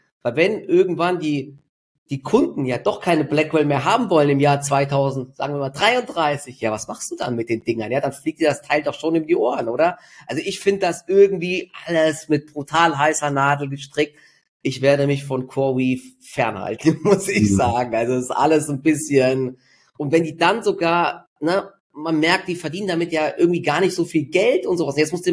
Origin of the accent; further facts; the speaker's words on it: Dietzenbach, Hesse, Germany; Und das Lustige ist, in meiner Heimatstadt in Dietzenbach, die sind jetzt voll in den Medien